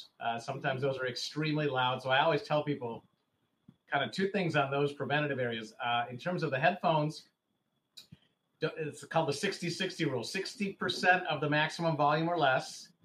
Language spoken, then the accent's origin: English; Michigan, United States; So born and raised in Michigan, I went to University of Michigan for undergraduate studies as well as medical school.